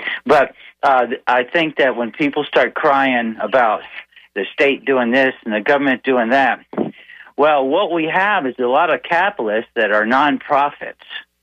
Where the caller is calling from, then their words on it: Palmetto, Florida, United States; from Palmetto.